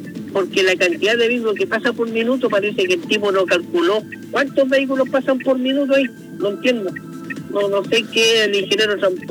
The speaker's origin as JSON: {"language": "Spanish", "region": "Valparaíso", "country": "Chile", "said": "soy de Valparaíso y mi recorrido es Valparaíso y en la Plaza Sotomayor."}